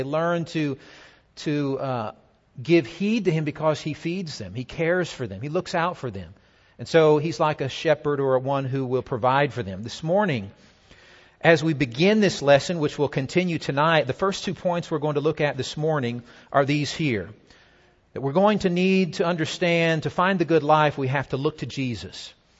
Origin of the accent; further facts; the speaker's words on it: Taiwan; moved away as an adult; now in United States; and so I grew up in Taiwan, and I was there for 10 years until I came back to the States to go to college.